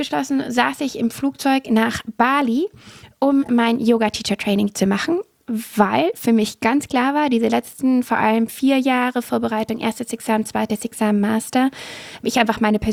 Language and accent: German; Southern Germany, Germany; Ich komme aber aus Süddeutschland, also ich bin nicht am Meer aufgewachsen. Ich bin an einem See aufgewachsen